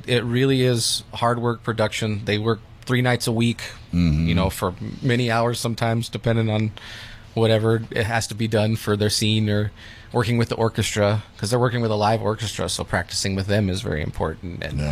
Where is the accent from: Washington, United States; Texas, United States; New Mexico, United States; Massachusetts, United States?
New Mexico, United States; Tularosa; I grew up in Tularosa.